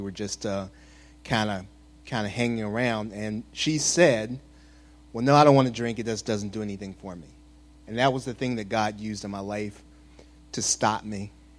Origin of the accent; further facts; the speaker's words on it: Chicago, Illinois, United States; Like a lot of folks here, I grew up in church, and I grew up in the Baptist church here in Chicago, oddly enough, on the south side.